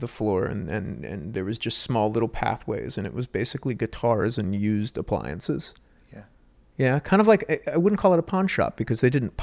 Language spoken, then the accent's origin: English; Florida, United States; Because growing up in Northern Florida, that was a lot of people my age, maybe their first impression of like a live audience